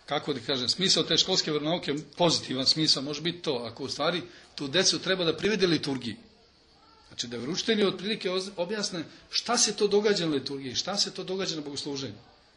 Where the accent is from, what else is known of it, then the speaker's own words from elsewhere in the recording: Čurug, Vojvodina, Serbia; also born or lived in Germany; tamo sam odrastao u Vojvodini, u Čurugu, znači jedno mesto pored Novog Sada